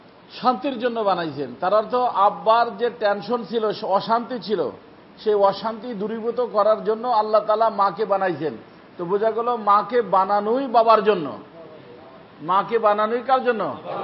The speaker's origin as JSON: {"language": "Bangla", "town": "Faridpur", "region": "Dhaka Division", "country": "Bangladesh", "said": "ওই আমাদের বাড়ি গেল গ্রামের বাড়ি ফরিদপুরে"}